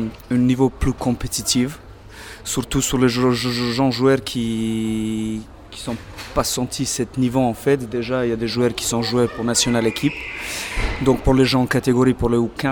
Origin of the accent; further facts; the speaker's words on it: Serbia; French is a second language; now in Arras, France; je viens de Serbie.